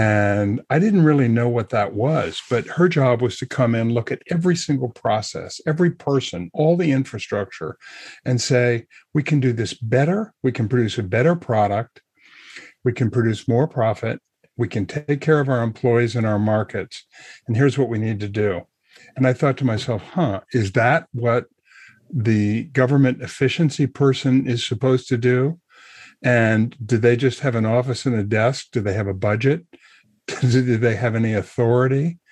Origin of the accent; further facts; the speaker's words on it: Morrisville, Vermont, United States; one of my deep memories is when I think about growing up in Morrisville, my first jobs were on a farm, obviously.